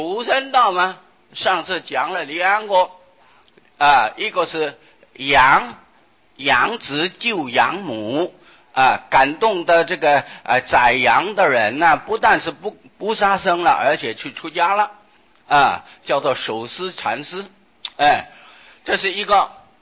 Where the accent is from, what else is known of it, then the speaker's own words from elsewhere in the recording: northern Taiwan, Taiwan; 我是北部的客家啊，崇山在狮头山啊